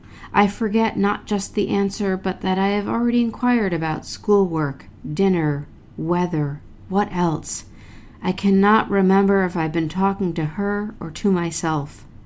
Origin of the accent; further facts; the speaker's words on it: Jersey City, New Jersey, United States; I am a poet from Jersey City, New Jersey, in the United States. We're right across the river from Manhattan, from New York City.